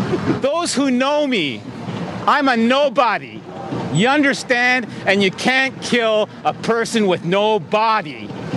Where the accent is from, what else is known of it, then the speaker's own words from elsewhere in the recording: Yorkshire and the Humber, United Kingdom; I'm from Humberside.